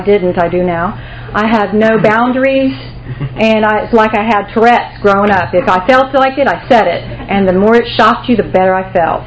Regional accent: Auburndale, Florida, United States; I grew up in Polk County, Imperial Polk County, in Auburndale, Florida, which is a little redneck town between Winter Haven and Lakeland.

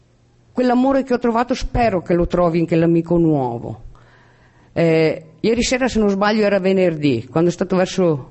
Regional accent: Veneto, Italy; appartengo al gruppo Città di Bassano in Italia, in Veneto. Non si sente neanche che sono veneta, vero? Pochino.

